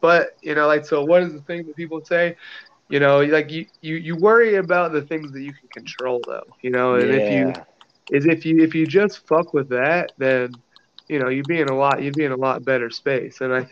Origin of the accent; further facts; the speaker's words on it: Blue Ridge, Colorado, United States; So I grew up in Blue Ridge, Colorado, which is where I bought my house now. I moved around a bit, but I ended up back over here. I do love this neighborhood. I'm 35.